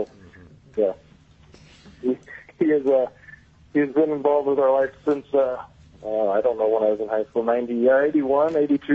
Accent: Ketchikan, Alaska, United States; also born or lived in Kodiak; I was born and raised in Ketchikan. We relocated to Kodiak for my junior senior year, so I played basketball and went to school, finished out my high school career in Kodiak.

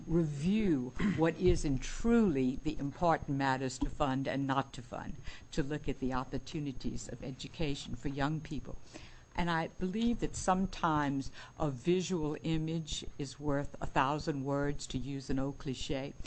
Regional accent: New Orleans, Louisiana, United States; from New Orleans, Louisiana.

